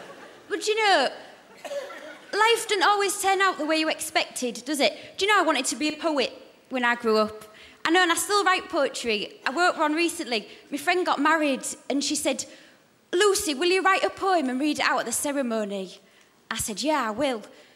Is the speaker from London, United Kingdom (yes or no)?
no; Hull, Yorkshire and the Humber, United Kingdom; I would say I'm not odd, I'm from Hull. Oh, got one in. But just to attune your ears to the accent, because it is quite strong